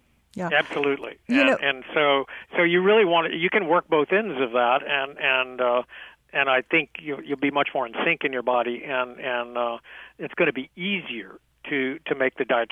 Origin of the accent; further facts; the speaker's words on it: Texas, United States; I grew up in Texas in the 1950s, and in addition to Mexican food, I probably ate a lot of fried chicken.